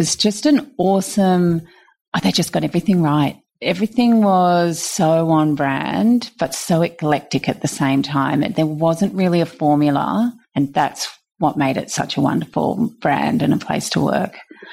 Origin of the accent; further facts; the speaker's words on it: Australia; I had enough of the dreary days as an Aussie.